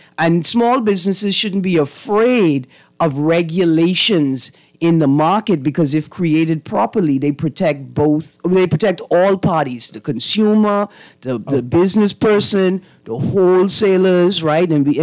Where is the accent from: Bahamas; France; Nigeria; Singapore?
Bahamas; sometimes we forget that we are not American, and that we are Bahamian, and that's what small, micro, medium-sized enterprises look like in the Bahamas, right?